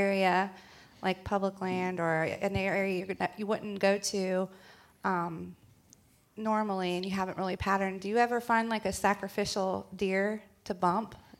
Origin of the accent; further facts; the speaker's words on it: Pensacola, Florida, United States; now in Mobile, United States; I'm from Pensacola originally, and I'm in Mobile, Alabama now.